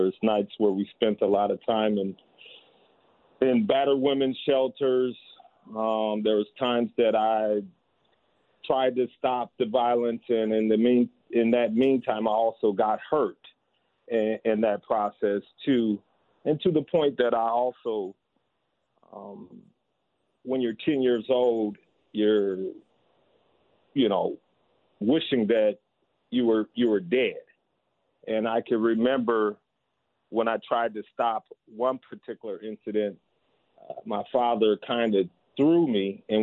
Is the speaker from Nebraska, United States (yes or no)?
yes; Omaha, Nebraska, United States; born there; So I was born in Omaha, Nebraska in 1967